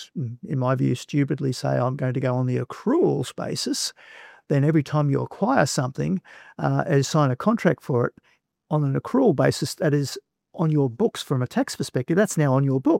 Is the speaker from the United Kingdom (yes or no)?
no; Australia; Australians, we came here from Great Britain.